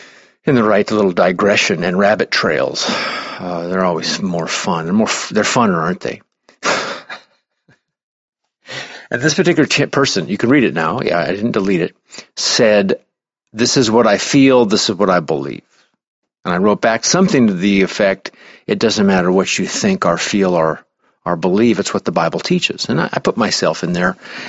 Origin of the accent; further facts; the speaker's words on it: Nebraska, United States; Of course, I know that I'm speaking poorly, but I'm from Nebraska